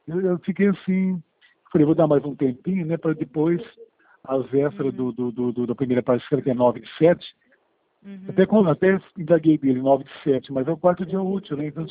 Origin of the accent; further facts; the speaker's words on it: São Paulo, Brazil; São Paulo, sou de São Paulo.